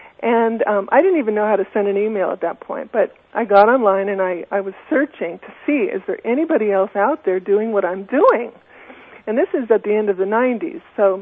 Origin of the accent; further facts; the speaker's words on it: California, United States; Okay, well, I am from Southern California, as you mentioned